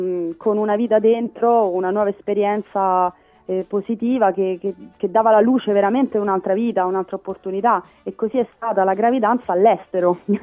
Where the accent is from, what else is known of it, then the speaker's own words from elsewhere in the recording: Rome, Lazio, Italy; da romana continuamente dicevo a mia mamma e mio papà che non avrei mai lasciato Roma